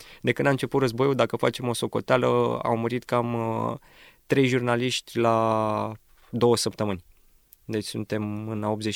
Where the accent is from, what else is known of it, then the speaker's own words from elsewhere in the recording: Romania; Ucrainenii, când aud că suntem din România, ne iau în brațe și ne mulțumesc